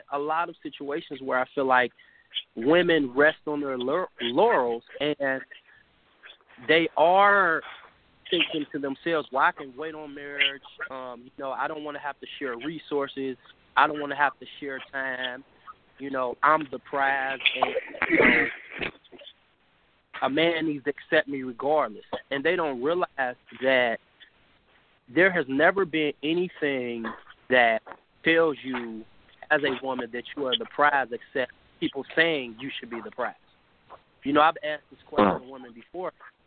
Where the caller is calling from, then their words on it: Cincinnati, Ohio, United States; I'm calling from Cincinnati, Ohio.